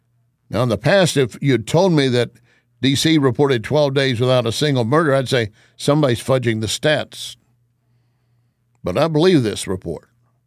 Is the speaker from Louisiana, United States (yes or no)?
no; Texas, United States; it resonates all the way back to me as a kid growing up in West Texas. We had screen doors.